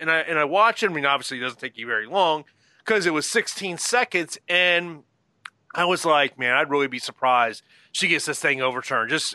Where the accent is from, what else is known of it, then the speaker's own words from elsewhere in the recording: Tampa, Florida, United States; In round two, we're going to recap what happened here in my hometown of Tampa, Florida, last Saturday, UFC Tampa.